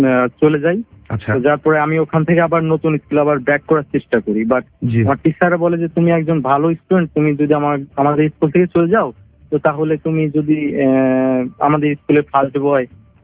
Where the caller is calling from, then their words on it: Faridpur, Dhaka Division, Bangladesh; ফরিদপুর থেকে।